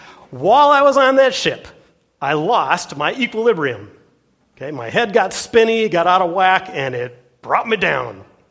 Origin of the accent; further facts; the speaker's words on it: Minnesota, United States; And maybe it's just because we're from Minnesota.